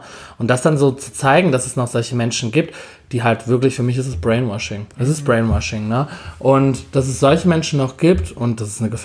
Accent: Cologne, North Rhine-Westphalia, Germany; Aus Köln.

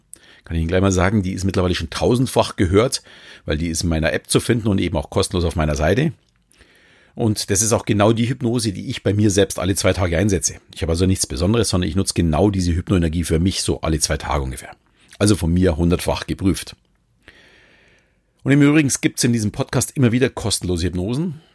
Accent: Munich, Bavaria, Germany; born or raised there

